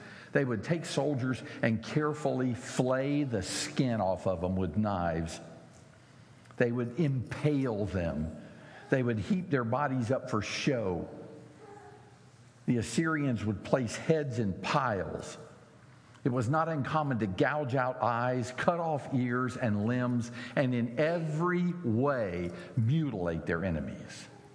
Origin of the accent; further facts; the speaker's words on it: Deep South, United States; I grew up in the Deep South.